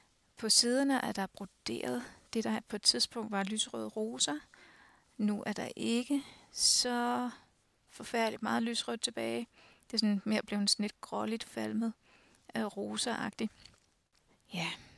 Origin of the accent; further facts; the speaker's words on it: Farum, Capital Region of Denmark, Denmark; now in Skævinge, Denmark; vi bor i Skævinge, og det har vi gjort siden 2016. Jeg er fra Farum, og mine forældre de er også fra Sjælland af, fra Nordsjælland af. De fleste er fra, altså rødderne, de går tilbage til Jylland.